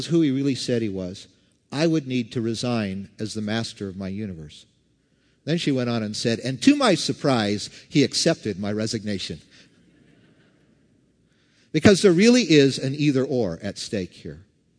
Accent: Canada; now in United States; I grew up in Canada, but I remember 12 years ago when I was with 3,000 other people in the Civic Center in Los Angeles, I was naturalized an American citizen.

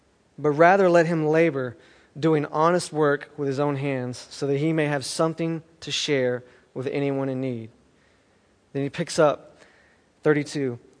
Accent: the South, United States; and I'm from the South, okay, if you can't tell already. Some of my words come out wrong. I mean, we're from the, everybody is saved where I'm from.

